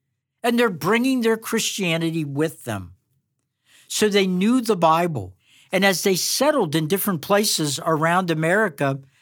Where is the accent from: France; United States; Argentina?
United States; Kentucky; Hebron, there's cities in Ohio, Indiana, where I grew up in Kentucky, in North Dakota.